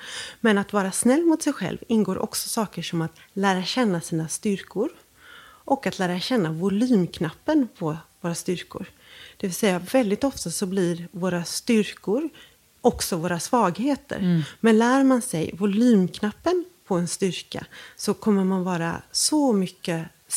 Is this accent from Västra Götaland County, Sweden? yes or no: yes; Gothenburg, Västra Götaland County, Sweden; Jag kommer ihåg när jag var liten och bodde i Göteborg.